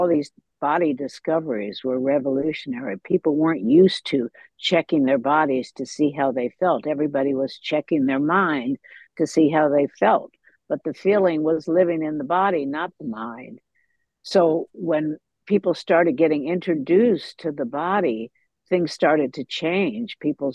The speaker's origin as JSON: {"language": "English", "region": "East Coast", "country": "United States", "said": "Well, I was a wanderer from the East Coast"}